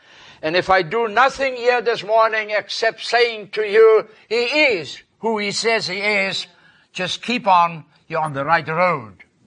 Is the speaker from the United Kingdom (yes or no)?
no; South Africa; first language Afrikaans; English is a second language; It's English and Afrikaans, which is my mother tongue.